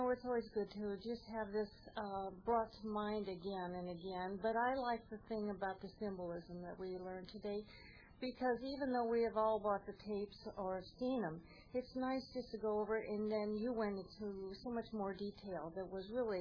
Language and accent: English; Los Angeles, California, United States; I'm from Los Angeles, and this is my second conference.